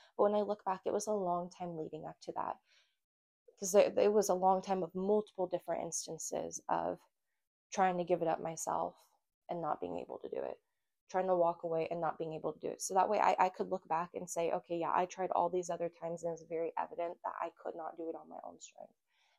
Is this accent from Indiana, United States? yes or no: yes; Indiana, United States; And when the Lord called me to come back to Indiana, I knew that going back to my hometown meant I was going back to be around all of my old temptations.